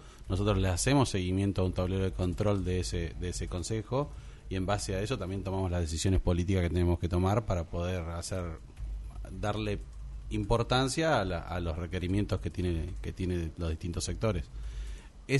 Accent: Comodoro Rivadavia, Chubut, Argentina; Yo vivo acá, nací acá en Comodoro Rivadavia. Básicamente, les cuento, o sea, yo nací en el pasaje Valdivia, ahí en el centro de la ciudad.

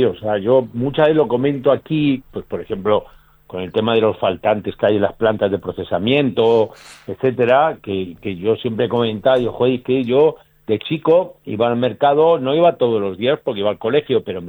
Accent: Madrid, Community of Madrid, Spain; moved away as an adult; yo nací en Madrid capital, uh-huh. Y bueno, me crié allí todo hasta los 18, 19 años, que bueno, ya empecé a viajar, estuve en las Islas Canarias, en Senegal, en África, anduve en Estados Unidos bastante tiempo también

